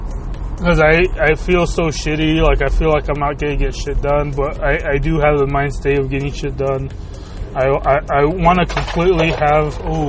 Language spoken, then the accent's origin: English; Salt Lake City, Utah, United States; that's the legacy I want to leave, you know, in my hometown. And Michael Jordan inspires me to do that here in Salt Lake City